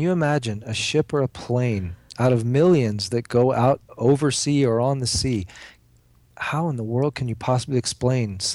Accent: Florida, United States; also born or lived in Cayman Islands; I grew up in South Florida, right there on the, you know, wading in the shores of the Bermuda Triangle. And I spent 20 years of my adult life in the Caribbean, living in the Cayman Islands.

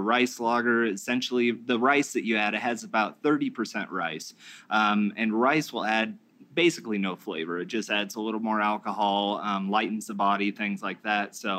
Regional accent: Fort Collins, Colorado, United States; So we're from Fort Collins.

